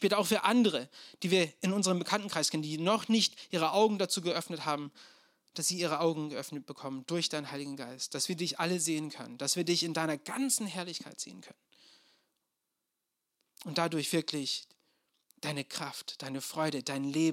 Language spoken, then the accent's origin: German; Turkey; ich habe meine Kindheit in der Türkei verbracht.